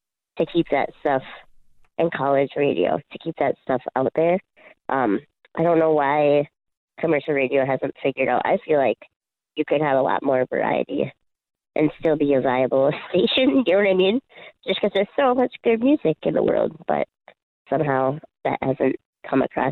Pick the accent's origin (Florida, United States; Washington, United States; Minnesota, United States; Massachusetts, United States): Minnesota, United States; Duluth; And I guess then when I moved back to my hometown of Duluth, Duluth, Minnesota has a really vibrant, Duluth, Minnesota has a really vibrant music scene.